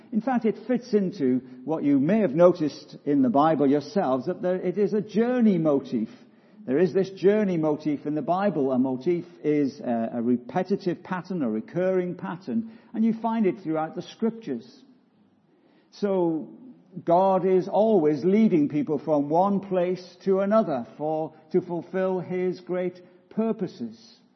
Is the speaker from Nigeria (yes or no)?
no; Wales, United Kingdom; even as a Welshman, I say that.